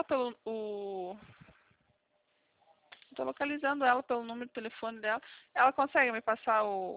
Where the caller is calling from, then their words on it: Curitiba, Paraná, Brazil; Eu falo na central de Curitiba, no Paraná.